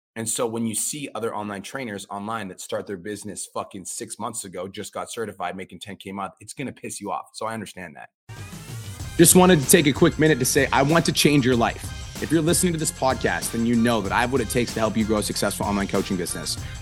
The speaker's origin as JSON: {"language": "English", "town": "Calgary", "region": "Alberta", "country": "Canada", "tie": "born or raised there", "said": "there were trainers where I grew up in Calgary, it was really competitive."}